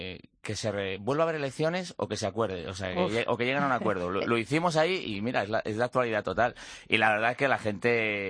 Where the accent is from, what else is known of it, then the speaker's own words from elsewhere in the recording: Valladolid, Castile and León, Spain; nosotros somos de Valladolid